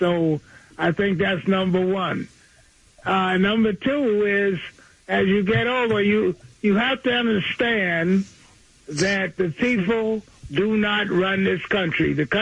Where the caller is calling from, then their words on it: Brooklyn, New York, United States; from Brooklyn.